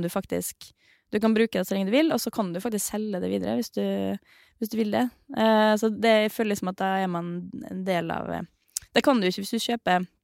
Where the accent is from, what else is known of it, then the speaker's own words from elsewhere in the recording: Møre og Romsdal, Norway; Jeg er jo sunnmøring, eller halvt sunnmøring, og liksom glad i å være liksom nøkteren.